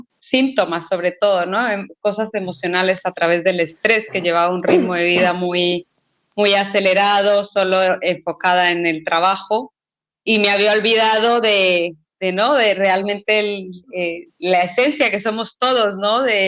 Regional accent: Colombia; moved away as an adult; also born or lived in Spain; now in Playa del Carmen, Mexico; porque yo soy originaria de Colombia, pero me fui a vivir a España desde los 18 años. Y de España terminamos aquí, actualmente, aquí en Playa del Carmen

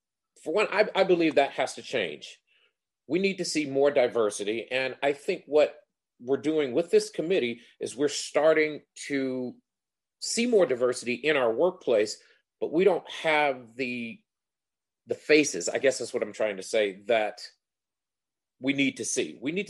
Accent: Detroit, Michigan, United States; Okay, I grew up in Detroit. I had absolutely zero mentors in aviation.

